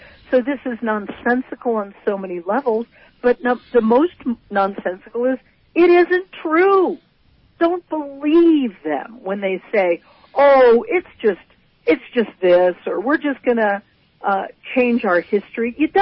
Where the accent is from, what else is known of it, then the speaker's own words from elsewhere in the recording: Denver, Colorado, United States; also born or lived in New York / Los Angeles; I'm in northern Colorado. Denver is my hometown, even though I lived in New York and L.A. and other places.